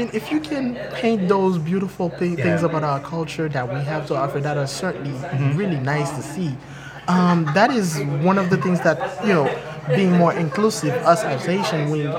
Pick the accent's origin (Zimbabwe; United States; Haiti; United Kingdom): Haiti; And us Haitians, I mean, if you do get a football team and then you ask a Haitian which number that he would like